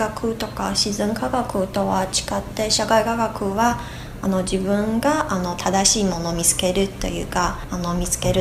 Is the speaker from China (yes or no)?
yes; Shandong, China; Japanese is a second language; 出身は中国です。中国の山東という山東省というところなんですが、浜辺で海鮮料理がとても美味しいところです